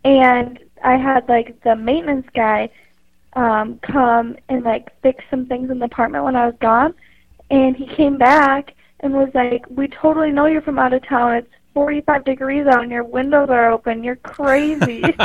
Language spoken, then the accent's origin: English; Eagle River, Wisconsin, United States; I'm from Eagle River, Wisconsin. Like 3 hours north of Green Bay.